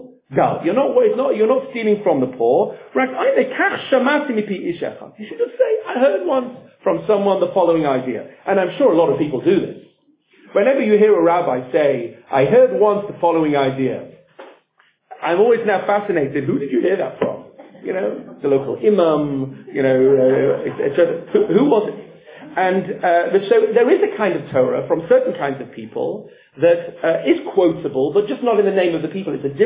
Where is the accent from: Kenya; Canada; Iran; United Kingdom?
United Kingdom; England; now in United States; I'm from England, and I used to only learn with English people. And then I ended up in a kollel here in America.